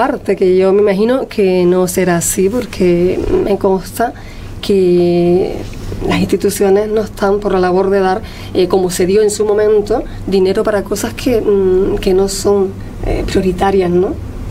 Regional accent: Fuerteventura, Canary Islands, Spain; no, yo soy majorera, y me llevo el traje de Fuerteventura.

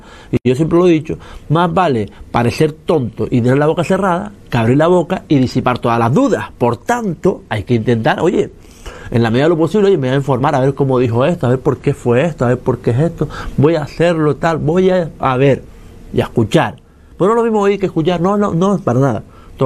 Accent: Canary Islands, Spain; Yo soy de aquí, yo soy de España. Una cosa que yo soy español, o sea, canario, español, yo soy, primeramente soy español, porque evidentemente nací en España. Soy canario porque nací en Gran Canaria, pero yo me considero ciudadano del mundo

